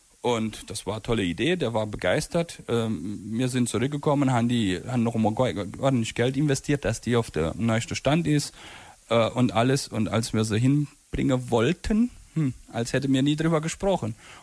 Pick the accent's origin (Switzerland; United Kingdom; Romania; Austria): Romania; Transylvania; moved away; Und wir waren vor 4 Jahren in Siebenbürgen zusammen. Ich wollte ihm und seiner Frau meine Heimat zeigen, halt eben die ganze Region dort